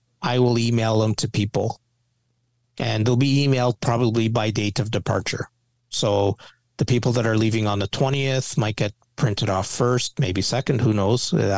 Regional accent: Canada; we're Canadian, for God's sake.

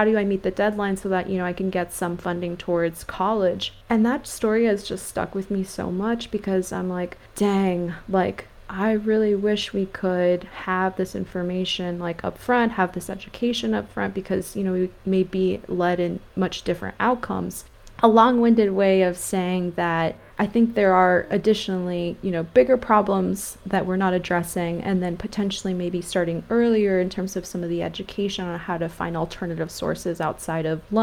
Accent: California, United States; I grew up in California. In California, we love our UC system.

